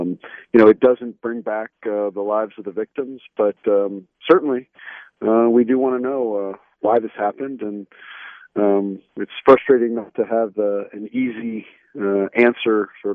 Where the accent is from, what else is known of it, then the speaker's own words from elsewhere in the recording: Columbia, Maryland, United States; I grew up right in Columbia. I was born at Howard County General Hospital, a few blocks from here